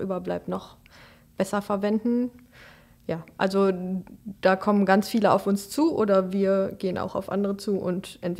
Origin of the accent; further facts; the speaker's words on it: North Rhine-Westphalia, Germany; Nein, ich komme aus dem Ruhrgebiet.